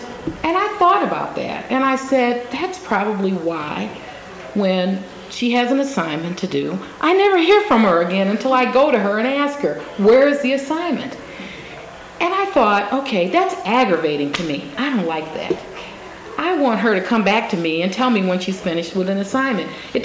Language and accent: English; United States; I'm an American, and I love being an American.